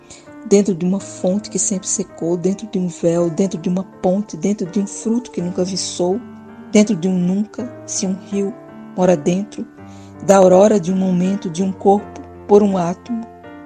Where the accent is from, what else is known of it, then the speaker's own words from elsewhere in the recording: Recife, Pernambuco, Brazil; now in Curitiba, Brazil; eu praticamente não nasci no Recife, mas vivi no Recife desde os 3 anos de idade, até o momento que eu mudei para Curitiba